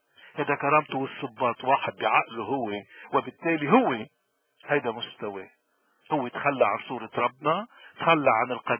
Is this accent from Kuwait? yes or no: no; Lebanon; وبالتالي نحن كلبنانيين مطلوب منا أنه نحترم ذاتنا